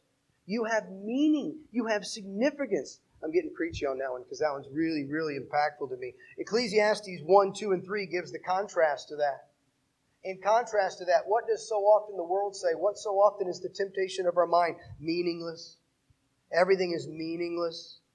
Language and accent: English; St. Louis, Missouri, United States; I went to a really small Christian school in St. Louis where I grew up, my hometown.